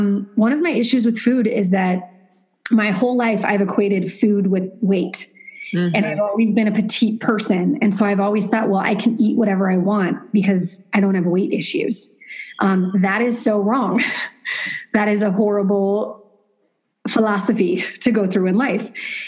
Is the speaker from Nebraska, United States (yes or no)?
yes; Nebraska, United States; I'm from Nebraska. Hamburgers are my favorite meal.